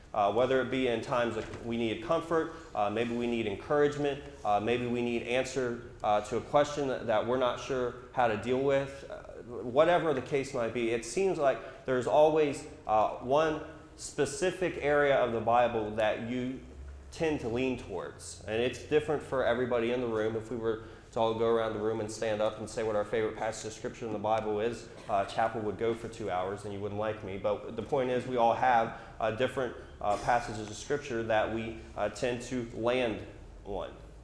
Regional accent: Arlington, United States; born there; Not really, I was born in Arlington, but you get the point.

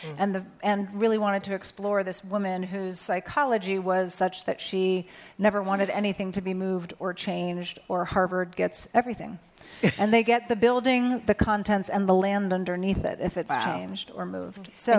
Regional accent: London, United Kingdom; I grew up part in London and part here.

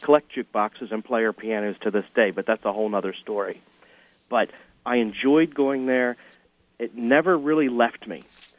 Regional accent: Edgewood, Maryland, United States; When I was a little kid, I grew up in Edgewood, Maryland, in Harford County

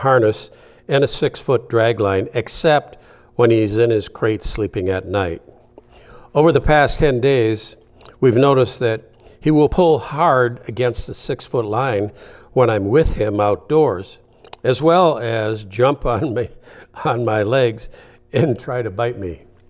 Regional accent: Canada; I grew up in Canada. I'd walk him in the woods across from our house.

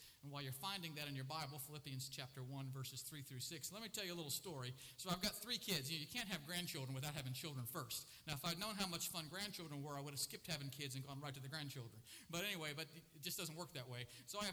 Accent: the South, United States; Well, maybe I am, but, you know, I'm from the South, so we started when we were 12.

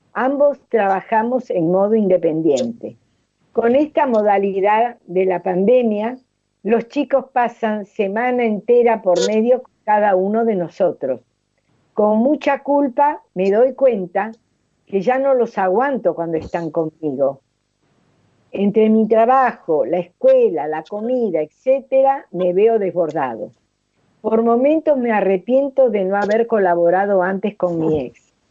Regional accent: Paraguay; de Paraguay. Tengo 32 años

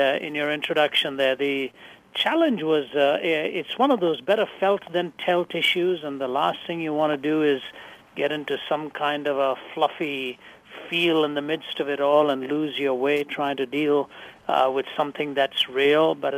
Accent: India; moved away as an adult; also born or lived in Canada; now in United States; I was raised in India, in Asia, raised in an Indian home as an Indian youngster, and yet I went to Canada when I was 20, moved with my family.

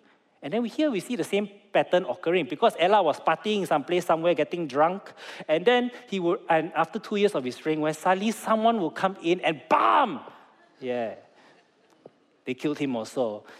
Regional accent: Malaysia; Now, Singaporeans, I'm not saying that your food is bad. I'm just saying our food is better, all right?

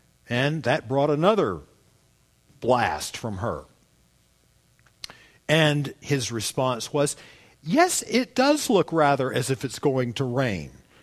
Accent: Kentucky, United States; I grew up in Kentucky. I know how they are.

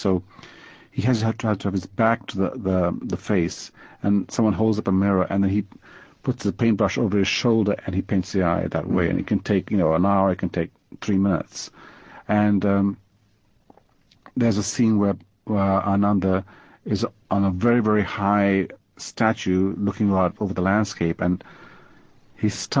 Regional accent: Sri Lanka; it could describe the landscape I grew up in Sri Lanka.

